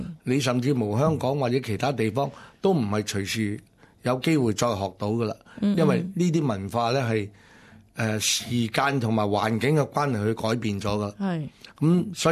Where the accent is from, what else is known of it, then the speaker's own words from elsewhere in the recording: China; 我哋中國人